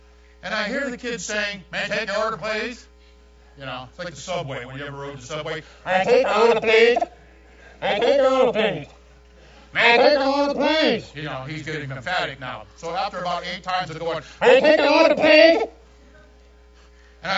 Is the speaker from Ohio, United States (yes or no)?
no; New York, United States; I'm a New Yorker, just like everybody else.